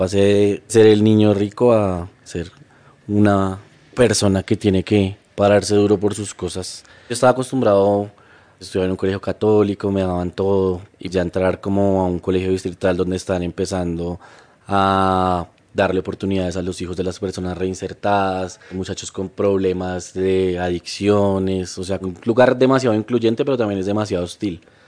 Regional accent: Colombia; also born or lived in United States; Yo soy hijo de una pareja migrante a Estados Unidos. Mi papá era colombiano, mi mamá es colombiana. Y nací, por error, en Estados Unidos. Viví 2 años allá, me trajeron para acá, para Colombia. Crecí mi infancia en la casa paterna con mis tíos.

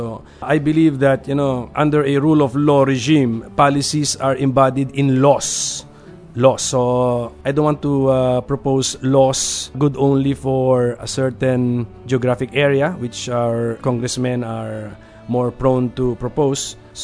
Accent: Mindanao, Philippines; one advantage is that I come from Mindanao.

